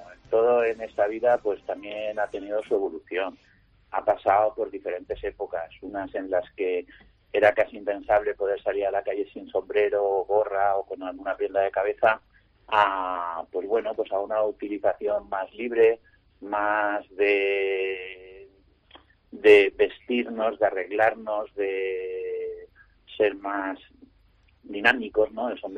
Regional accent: Valencian Community, Spain; somos valencianos, la empresa es valenciana

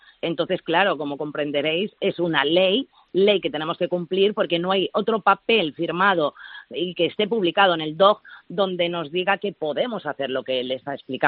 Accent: Valencian Community, Spain; en la Vega Baja, nadie ha hablado nunca el valenciano

